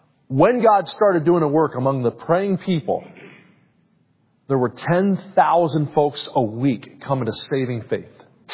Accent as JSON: {"language": "English", "region": "New Jersey", "country": "United States", "tie": "born or raised there", "said": "I mean, I grew up in South Jersey."}